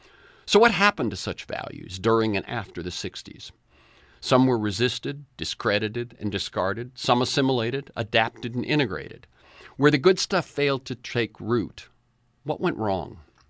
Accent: Florida, United States; also born or lived in New Bedford, Massachusetts / Texas; I was born in New Bedford, Mass., a poor gray town that lost its textile mills to right-to-work states in the South. My family moved, first to Texas, then settling in Florida, two states on the rise.

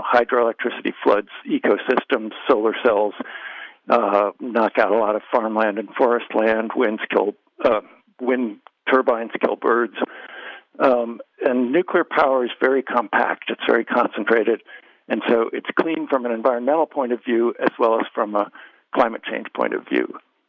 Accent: California, United States; I grew up in the Bay Area in the 60s and 70s

